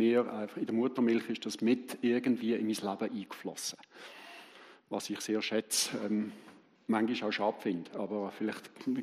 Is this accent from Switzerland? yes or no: yes; Aargau, Switzerland; Ich bin ein Aargauer. Das ist da, wo man nie anhalten zum Aussteigen, sondern wo man dran vorbeifährt.